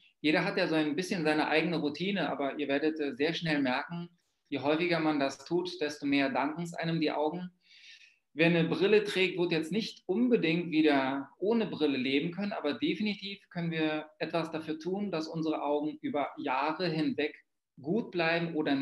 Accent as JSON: {"language": "German", "region": "Berlin", "country": "Germany", "said": "ich komme ja aus Berlin, da war das Wasser so hart"}